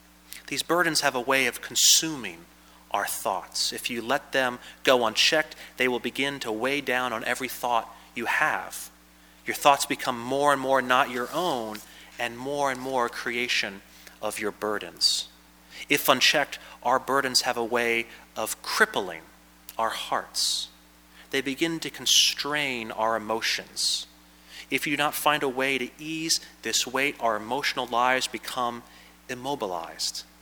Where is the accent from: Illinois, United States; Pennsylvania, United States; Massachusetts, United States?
Pennsylvania, United States; One of the things I enjoyed about growing up in Pennsylvania was all the interesting history that could be found and explored.